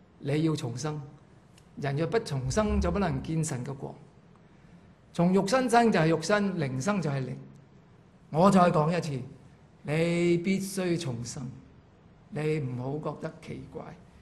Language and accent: Chinese; Hong Kong; 我们香港人经常都是这样说的。